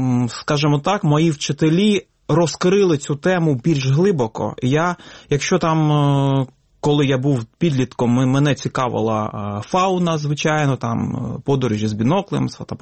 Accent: Donetsk Oblast, Ukraine; це моя мала батьківщина. І я сам народився, виріс в сільській місцевості Донеччини.

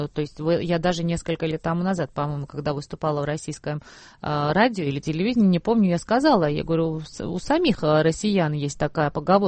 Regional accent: Georgia; Russian is a second language; если мы, грузины, сами себе не поможем и не будем адекватно себя вести

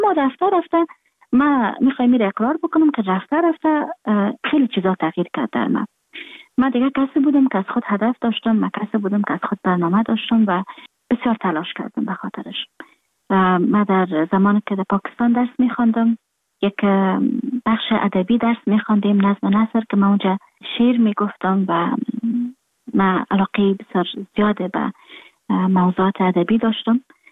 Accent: Afghanistan; moved away; صادقانه برتون بگویم من در خارج هستم، خارج از افغانستان هستم

